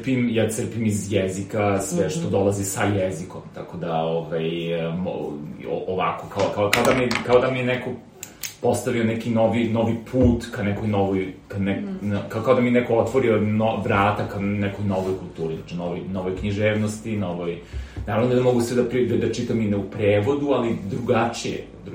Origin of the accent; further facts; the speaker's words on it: Belgrade, Serbia; onda ovaj, mislim, ja sam Beograđanin.